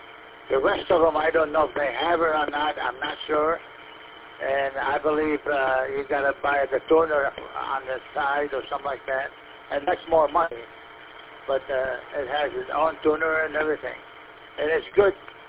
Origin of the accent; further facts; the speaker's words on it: Rochester, United States; I'm from Rochester.